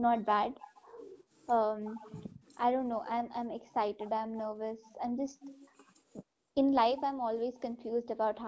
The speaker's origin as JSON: {"language": "English", "town": "Jaipur", "region": "Rajasthan", "country": "India", "tie": "born or raised there", "also_born_or_lived": "Mumbai", "said": "transition, because the life in Bombay is very different from the life we have in Jaipur"}